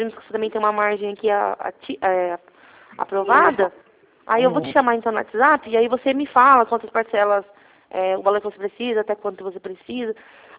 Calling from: Campinas, São Paulo, Brazil; De Campinas, eu estou falando aqui de Campinas

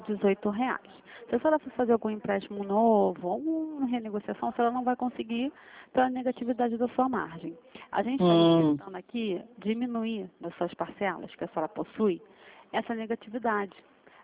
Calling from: Rio de Janeiro, Brazil; Eu falo aqui do centro do Rio

